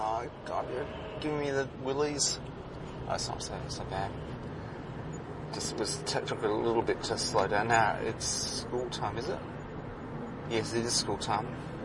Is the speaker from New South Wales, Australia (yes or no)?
yes; Glenbrook, New South Wales, Australia; So I'm from Glenbrook in the Blue Mountains, and there's a lot of intellectual people around.